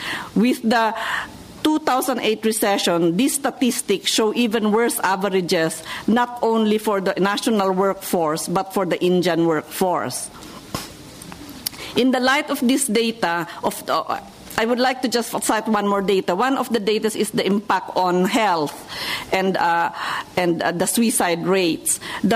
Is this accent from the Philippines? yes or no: yes; Cordillera Administrative Region, Philippines; I come from the Philippines, and I can speak of the situation of indigenous peoples in my country. In the region where I come from, the Cordillera region, the impact of the recession is very much felt.